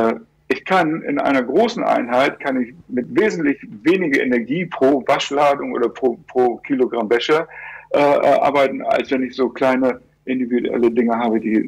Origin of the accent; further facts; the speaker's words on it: Hamburg, Germany; ich stamme aus Hamburg